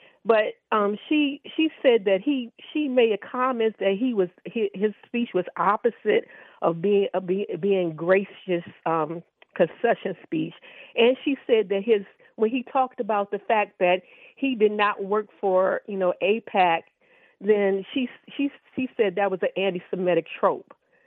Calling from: Baltimore, Maryland, United States; from Baltimore.

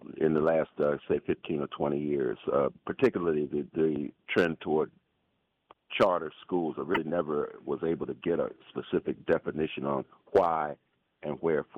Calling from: Washington, District of Columbia, United States; calling from DC

